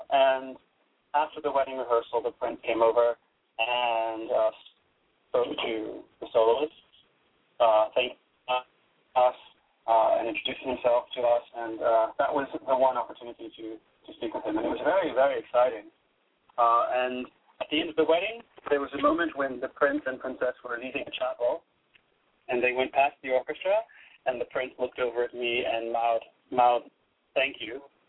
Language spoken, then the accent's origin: English; Detroit, Michigan, United States; growing up in Detroit, one always heard wonderful music.